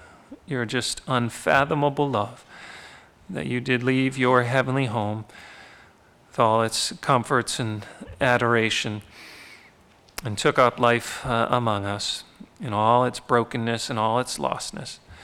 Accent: Boston, Massachusetts, United States; Growing up in the Boston area, listening to WBZ or WHDH, particularly around this time

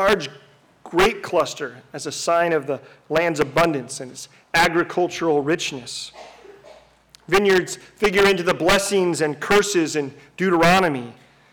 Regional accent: Livermore, California, United States; These rows and rows of gnarly, verdant vines have been cultivated in my hometown since Robert Livermore moved there and planted the first vine in 1840.

